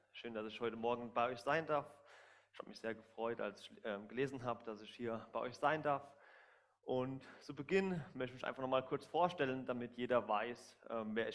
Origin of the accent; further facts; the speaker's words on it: Zweibrücken, Rhineland-Palatinate, Germany; Ursprünglich komme ich aus Zweibrücken, das liegt in Rheinland-Pfalz, bei Kaiserslautern.